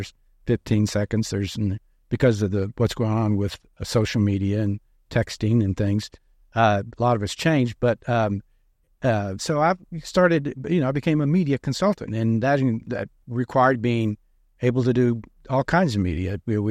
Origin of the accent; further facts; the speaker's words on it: Abilene, Texas, United States; I'm from Abilene and had an office in Abilene, and one of the most conservative cities in Texas.